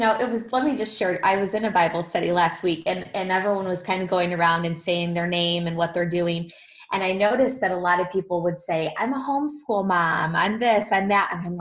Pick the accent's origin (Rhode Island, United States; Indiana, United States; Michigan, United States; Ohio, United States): Michigan, United States; I'm from Michigan and I assumed it was his high school ring